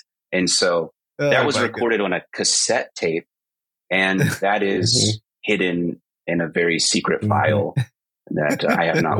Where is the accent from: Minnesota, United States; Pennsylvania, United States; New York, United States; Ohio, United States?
Pennsylvania, United States; I was born and raised in Western Central Pennsylvania. Grew up there in a Christian family